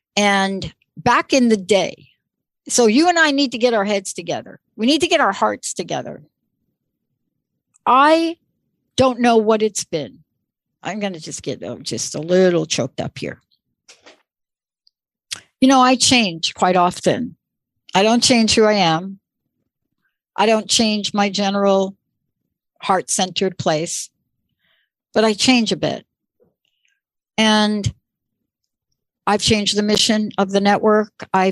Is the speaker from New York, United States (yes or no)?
yes; New York City, New York, United States; I grew up in New York. I know what it's like to walk down an alley in New York and have somebody walk up behind you and hold a knife to your neck.